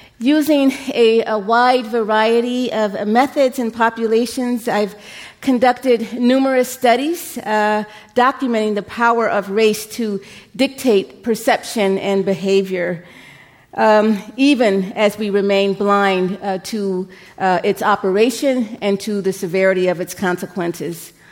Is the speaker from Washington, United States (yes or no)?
no; Cleveland, Ohio, United States; born there; So I was born in Cleveland, Ohio.